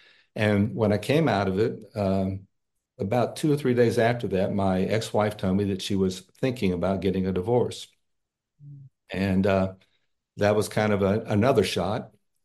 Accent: Texas, United States; As you said, I grew up in Texas.

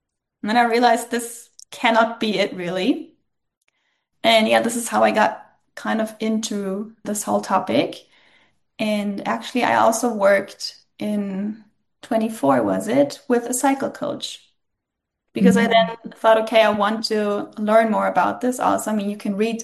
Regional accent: Berlin, Germany; moved away as an adult; now in Stockholm, Sweden; I'm based in Stockholm right now, but I'm originally from Berlin. I just recently moved here, actually.

